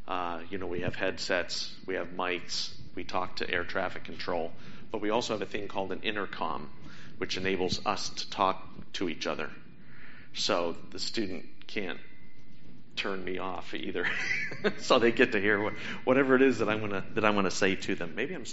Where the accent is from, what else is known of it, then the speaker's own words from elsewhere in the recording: Kingston, Massachusetts, United States; Wendy grew up in Marshfield. I grew up in Kingston.